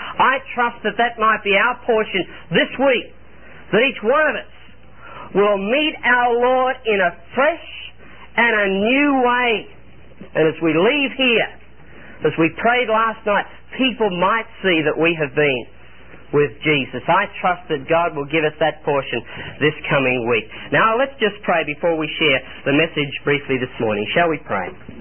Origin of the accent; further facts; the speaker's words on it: Australia; And as you know, I come from Australia